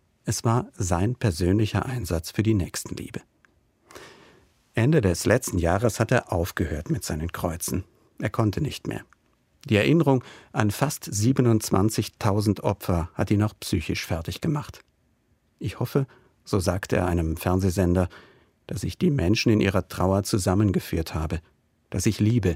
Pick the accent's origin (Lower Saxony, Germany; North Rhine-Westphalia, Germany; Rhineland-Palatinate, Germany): Rhineland-Palatinate, Germany; die sich hier in meiner Heimat an den kurvigen Straßen des Pfälzerwaldes gelegentlich finden.